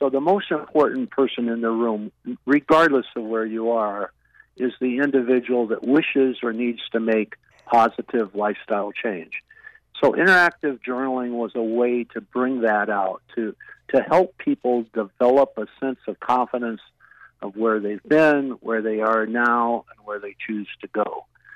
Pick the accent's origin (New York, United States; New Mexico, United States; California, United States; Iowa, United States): Iowa, United States; moved away; also born or lived in Chicago; Okay, right now I'm almost 77, so I can go way back. I grew up in Iowa and then moved to Chicago.